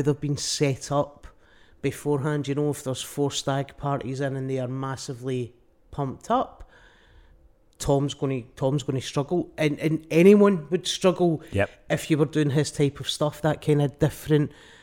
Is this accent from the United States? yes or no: no; Glasgow, Scotland, United Kingdom; I'm from Glasgow.